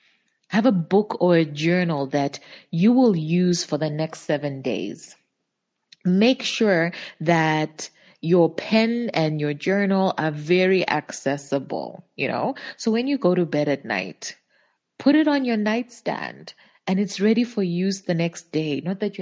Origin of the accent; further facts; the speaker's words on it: Zambia; I am your guide on this journey. I'm from Zambia. I am a creative, and I have a teenage son